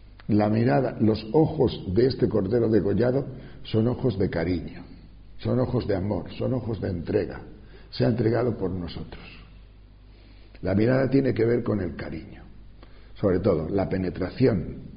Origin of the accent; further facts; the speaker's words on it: Tejerina, Castile and León, Spain; Yo soy de cultura agrícola, porque yo soy de un pueblo de León, que es Tejerina, y en mi pueblo pues no ha habido nunca nada más que vacas, ovejas y cabras.